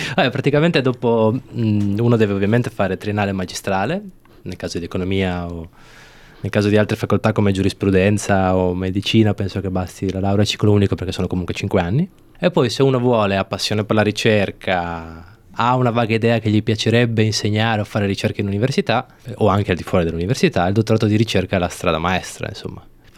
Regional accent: Bologna, Emilia-Romagna, Italy; moved away as an adult; now in Australia; Allora, io sono di Bologna, ho 29 anni, quasi 30 ormai.

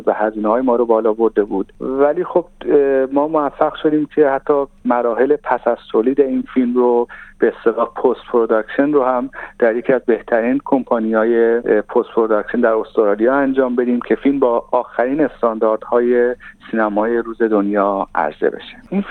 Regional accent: Iran; و من به عنوان یک ایرانی خیلی من تحت تأثیر قرار داد

